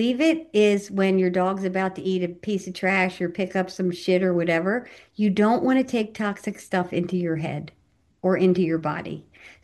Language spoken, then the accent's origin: English; Philadelphia, Pennsylvania, United States; I'm from Philly, so I curse a lot.